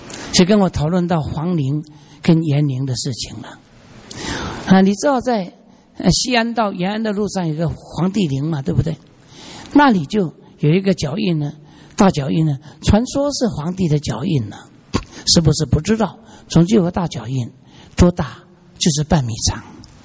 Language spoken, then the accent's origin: Chinese; Hong Kong; 因为我是香港人，所以我可以上去，外国人不可以上去的。